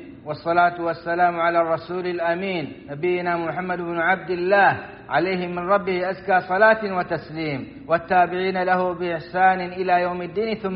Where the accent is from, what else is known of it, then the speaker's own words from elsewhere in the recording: Saudi Arabia; وأدم على بلادنا السعودية أمنها وإيمانها وقيادتها والخيرات في أرجائها